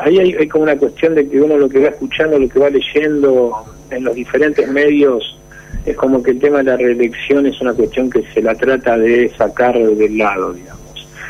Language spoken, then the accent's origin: Spanish; Argentina; nosotros como argentinos y en todo este proceso de acumulación y los cambios materiales que existen en Argentina